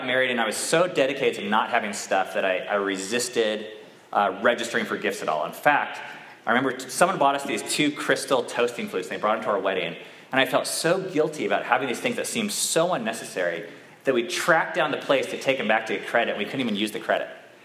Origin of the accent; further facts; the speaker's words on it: Seattle, Washington, United States; But I'm from Seattle. And in Seattle, we have REI.